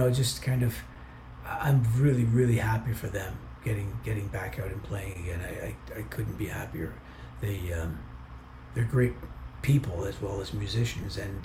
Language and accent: English; Canada; That connection of the fact that we're Canadian is definitely runs deep.